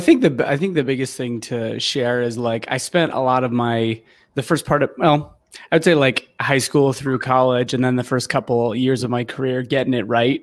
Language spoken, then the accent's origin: English; Ohio, United States; now in California, United States; that's why I moved from Ohio, where I'm from and where I went to school, to California, was to work at a startup because that was cool and sexy.